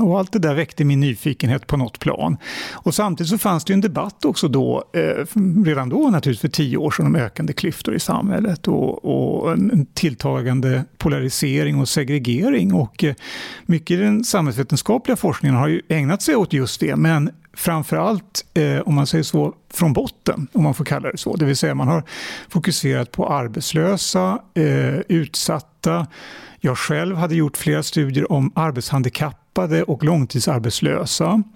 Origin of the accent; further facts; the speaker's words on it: Sigtuna, Stockholm County, Sweden; Jag kommer ju från uppvuxen i Sigtuna, som på den tiden när jag växte upp i Sigtuna på 1970-talet var ju ett välbärgat område redan då, men det har blivit mer välbärgat idag. Och jag gick på Sigtunaskolan som dagelev